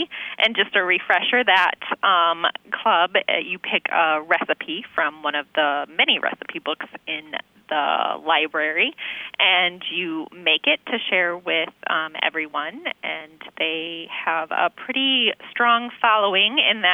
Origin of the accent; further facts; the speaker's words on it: South Dakota, United States; Well, I guess I grew up in South Dakota, so...